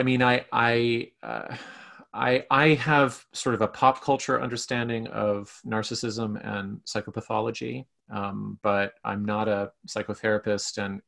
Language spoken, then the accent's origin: English; Canada; I mean, I'm Canadian, and we have an intellectual here who influenced everybody really, really hardcore